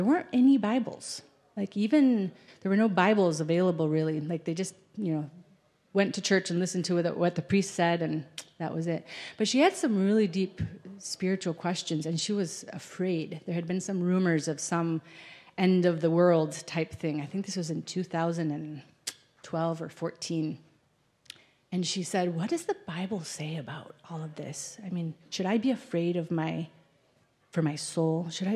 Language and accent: English; Argentina; moved away as an adult; So I grew up in Argentina. I was there for 18 years, so all of my growing up years, my parents, were there for 35 years as missionaries in the northwestern part of Argentina, so in the Andes Mountains.